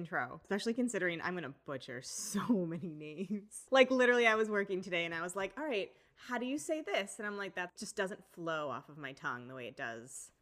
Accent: Boston, Massachusetts, United States; Me, and I'm from Boston, so I'm definitely not going to say it right. You'll be lucky if you get some R's out of me.

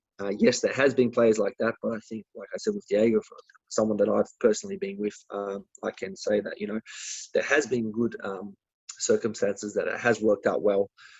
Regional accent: Australia; Obviously, being an Australian and living back home in Australia, you know, you're very relaxed, different lifestyle.

